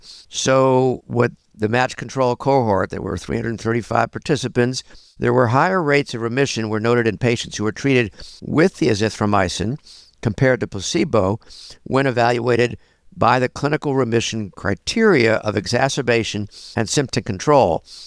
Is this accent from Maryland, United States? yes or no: no; Atlanta, Georgia, United States; I'm from Atlanta, and right now I'm an adjunct faculty at Emory